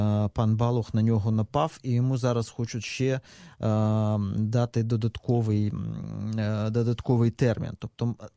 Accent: Crimea, Ukraine; moved away; ми, як кримчани, які змушені були в 2014 році виїхати сюди

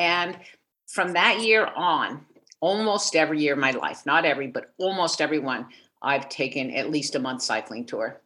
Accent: New Jersey, United States; moved away as an adult; I grew up in Jersey till I was 18.

